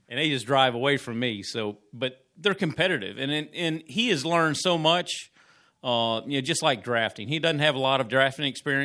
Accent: Lakeland, Florida, United States; They're out of Lakeland, Florida, my hometown

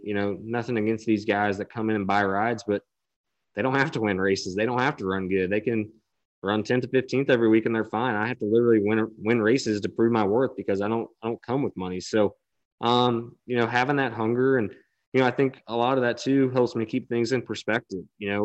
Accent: Indiana, United States; You know, when I go back home in Indiana to my hometown, my bedroom still has Tony Stewart stuff everywhere.

